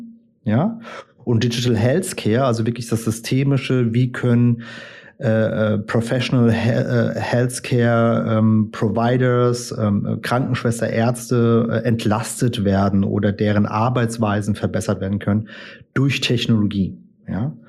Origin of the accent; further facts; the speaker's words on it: Germany; now in Portugal; 44 Jahre. Ich bin Deutscher, lebe in Portugal.